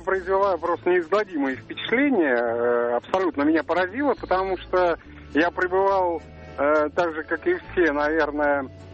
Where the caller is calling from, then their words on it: Moscow, Russia; Да, я из Москвы